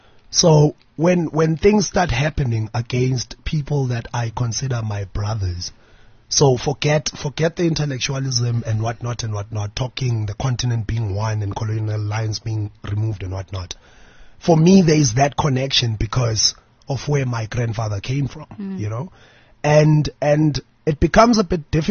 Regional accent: Malawi; And would I proudly say we're from Malawi?

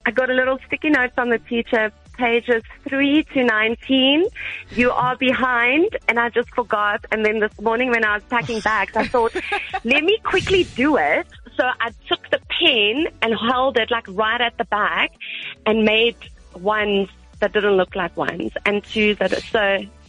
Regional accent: Benoni, Gauteng, South Africa; I'm from Benoni.

